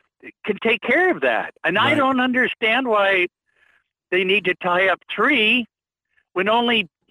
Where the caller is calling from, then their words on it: Fairbanks, Alaska, United States; from Fairbanks.